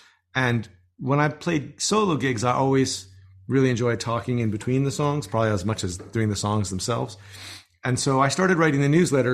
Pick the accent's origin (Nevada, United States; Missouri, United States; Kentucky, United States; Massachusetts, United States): Massachusetts, United States; also born or lived in New York; now in Austin, United States; I grew up in Massachusetts, right outside of Boston, where it's sort of a cottage industry to make fun of people from England because of the war.